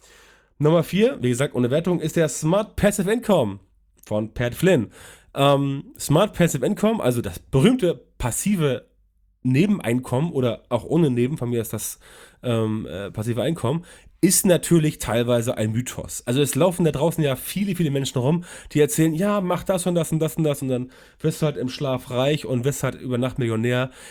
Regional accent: Hamburg, Germany; ich komme aus Hamburg und weiß gar nicht, wie das heißt

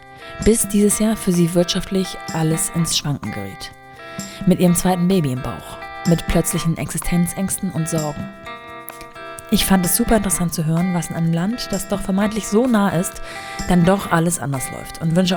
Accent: Germany; Man kann ja so ein bisschen was aufgreifen als Deutscher.

